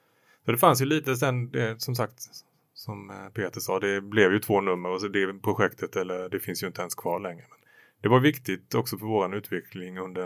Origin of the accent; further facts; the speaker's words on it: Sweden; Helst skulle de ju ske på franska och engelska samtidigt med tolkning och annat, och som svensk tyckte man ju det var också väldigt jobbigt emellanåt.